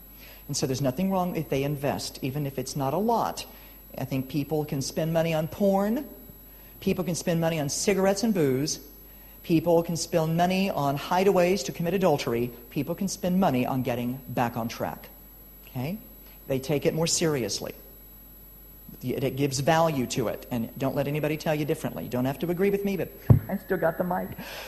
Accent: United States; I'm from America, land of litigation.

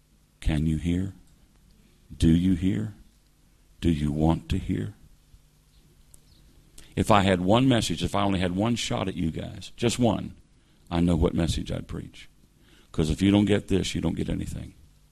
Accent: West Virginia, United States; And I grew up in West Virginia, hillbilly country, the eastern part of the U.S.

